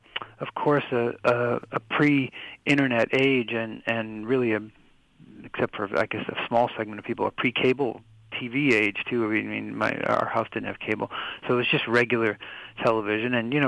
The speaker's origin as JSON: {"language": "English", "region": "Midwest", "country": "United States", "tie": "born or raised there"}